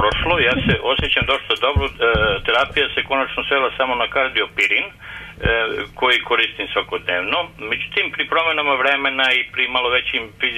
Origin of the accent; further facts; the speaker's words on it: Smederevska Palanka, Podunavlje District, Serbia; Ja sam iz Smederevske Palanke.